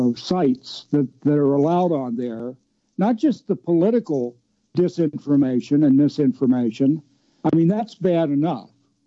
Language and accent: English; Alexandria, Virginia, United States; I encourage him to take a side trip over to Alexandria, Virginia, my hometown